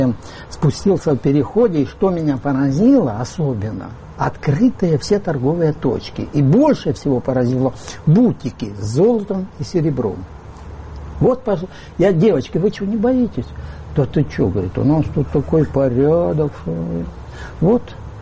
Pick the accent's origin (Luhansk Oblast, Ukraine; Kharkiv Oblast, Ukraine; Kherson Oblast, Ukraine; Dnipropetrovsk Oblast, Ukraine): Dnipropetrovsk Oblast, Ukraine; Dnipro; я сам из Днепропетровска.